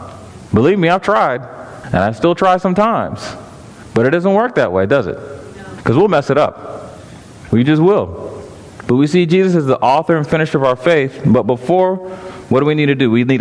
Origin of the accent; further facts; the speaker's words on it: North Carolina, United States; I came from North Carolina. I flew on a plane.